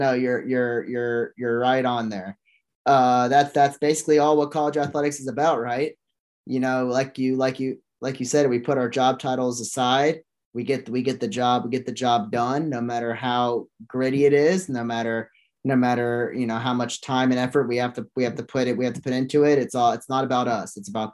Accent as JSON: {"language": "English", "town": "Memphis", "region": "Tennessee", "country": "United States", "said": "I'm originally from Memphis."}